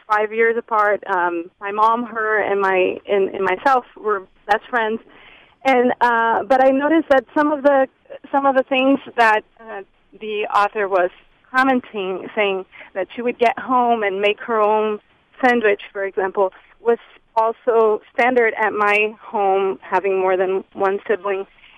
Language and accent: English; Brazil; moved away; I grew up in Brazil, and I'm an older child.